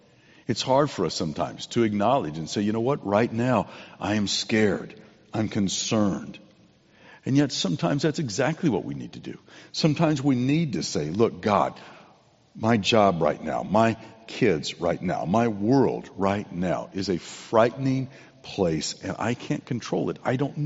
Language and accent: English; California, United States; When I was a boy growing up in Southern California, after Bible study on Wednesday night, we would go home